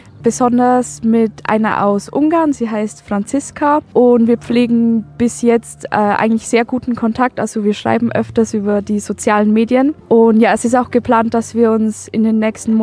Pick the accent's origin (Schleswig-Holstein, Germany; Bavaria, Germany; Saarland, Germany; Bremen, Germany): Bavaria, Germany; Passau; ich komme aus Passau in Deutschland und ich bin 16.